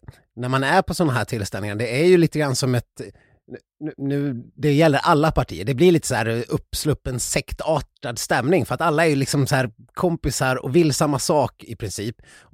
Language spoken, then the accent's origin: Swedish; Ludvika, Dalarna County, Sweden; i Ludvika, där jag kommer ifrån